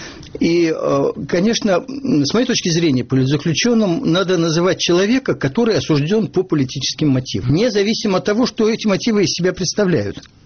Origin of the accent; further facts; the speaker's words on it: Moscow, Russia; И перед этим отступало то, что я москвич, а москвичей очень не любят везде